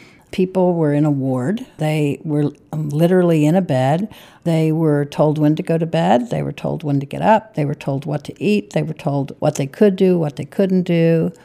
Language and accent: English; War, West Virginia, United States; I was born in War, West Virginia, which is the southernmost city in West Virginia, and I spent my early years there.